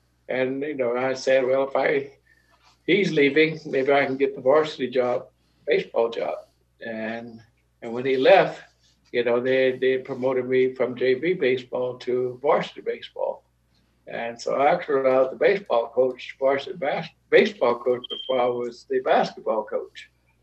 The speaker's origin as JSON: {"language": "English", "town": "Houston", "region": "Texas", "country": "United States", "tie": "born or raised there", "moved": "as an adult", "lives_now": "Los Angeles, United States", "said": "I was born in Texas. I was raised in Houston. I went to high school in Houston, and then when I graduated, I moved to Los Angeles and to go to college."}